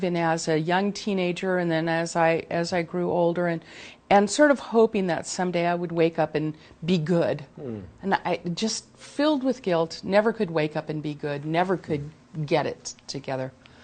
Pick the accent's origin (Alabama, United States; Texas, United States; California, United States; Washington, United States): California, United States; I was born in Southern California, so I'm Southern California my whole life.